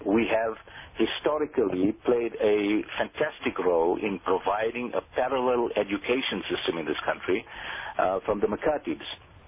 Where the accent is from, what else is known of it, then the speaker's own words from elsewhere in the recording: South Africa; And we as South African Muslims, we are spread across the country, and we need to take a greater level of involvement at local government level.